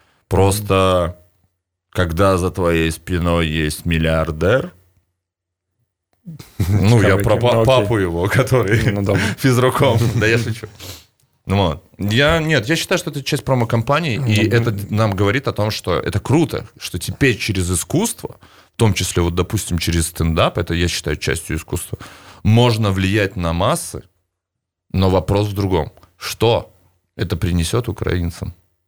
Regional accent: Belarus; Ну, как мы белорусы?

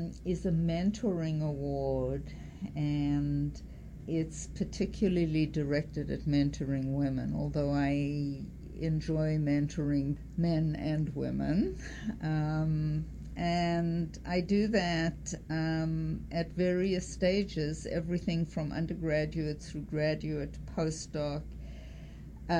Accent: Cape Town, Western Cape, South Africa; now in United States; So yes, I was born and raised in Cape Town.

